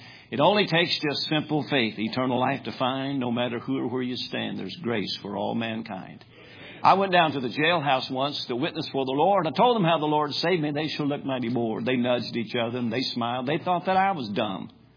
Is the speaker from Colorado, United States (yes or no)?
no; Winchester, Kentucky, United States; I was born in Winchester, Kentucky. I graduated from high school in Winchester, Kentucky, but I was born again in Virginia while I was in the United States Navy serving as a sailor.